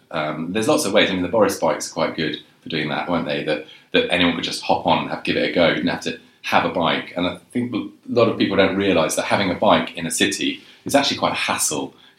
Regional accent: London, United Kingdom; Because I grew up in London.

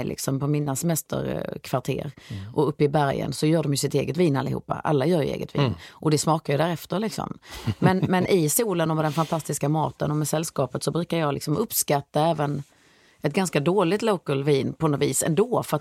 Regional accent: Sweden; som svensk person som kanske äter mycket, vi äter mycket lax, vi äter mycket torsk och vitfisk och ganska köttig fisk liksom.

